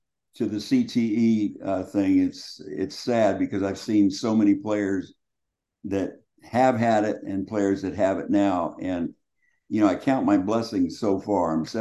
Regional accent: Sonora, California, United States; So they came to my hometown of Sonora, sat in my dad's kitchen in the restaurant with me and my dad

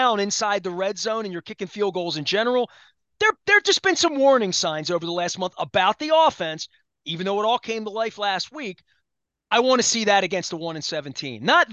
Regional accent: Baltimore, Maryland, United States; I'm from Baltimore and, you know, you're

